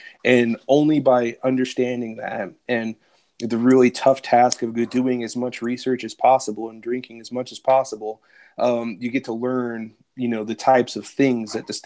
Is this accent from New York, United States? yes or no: no; Kentucky, United States; I'm from Kentucky. I'm an Army brat. My wife and my mom's family's from here.